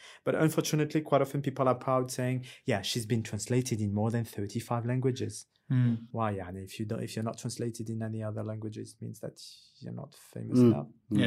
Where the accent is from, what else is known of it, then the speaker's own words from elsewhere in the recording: France; English is a second language; even though I'm proudly French, I have no problem with that. I grew up in France.